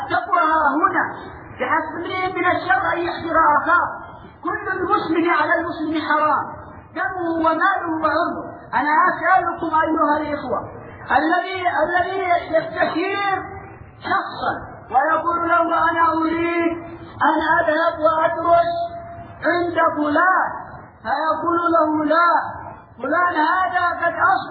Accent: Yemen; عندنا في اليمن عند ان قامت على تبليس وتلبيس

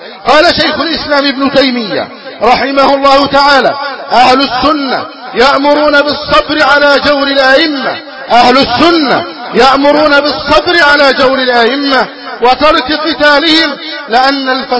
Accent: Egypt; أن يحفظ علينا أمننا في بلدنا مصر

